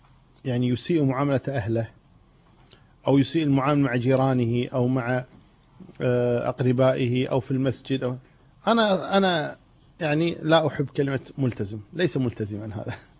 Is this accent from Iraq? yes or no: no; Kuwait; إحنا نسمي عندنا بالكويت